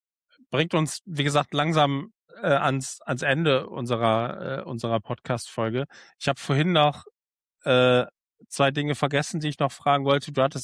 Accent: Oberhausen, North Rhine-Westphalia, Germany; Ich komme halt aus Oberhausen, ich bin demzufolge ist mir Rot-Weiß Oberhausen in die Wiege gelegt.

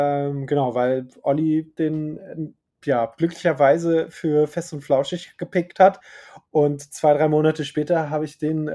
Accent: Schleswig-Holstein, Germany; also born or lived in Hamburg; ich bin in Hamburg geboren, Schleswig-Holstein groß geworden. So, das ist so mein Background.

